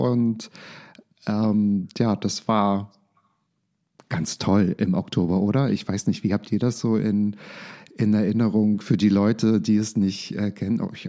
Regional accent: Berlin, Germany; aus Berlin.

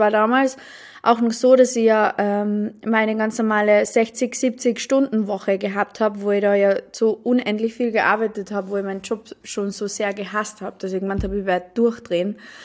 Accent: Carinthia, Austria; ich komme aus Kärnten, aus Österreich, aus einem mini kleinen Dorf.

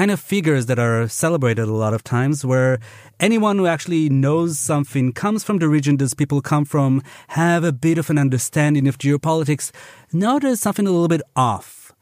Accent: Jerusalem, Jerusalem District, Israel; now in Berlin, Delaware, United States; I live in Neukölln actually since 20 years. I am originally from Jerusalem

